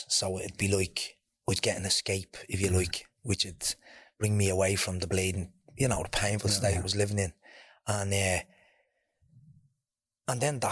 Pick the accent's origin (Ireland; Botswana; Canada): Ireland; Ballymun, Leinster; So I'm from Ballymun. I was obviously grew up here. Lived in Balbuch Alliance starting off.